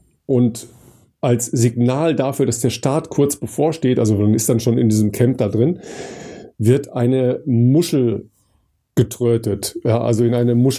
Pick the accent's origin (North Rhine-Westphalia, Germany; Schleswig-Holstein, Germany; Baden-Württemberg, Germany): North Rhine-Westphalia, Germany; Dorsten; in meiner Heimat in Dorsten